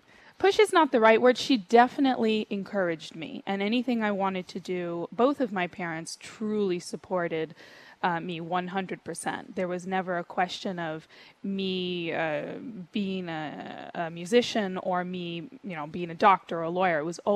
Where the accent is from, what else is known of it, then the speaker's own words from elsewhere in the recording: Fort Lauderdale, Florida, United States; now in New York City, United States; No. I was raised in Florida, in Fort Lauderdale, Florida.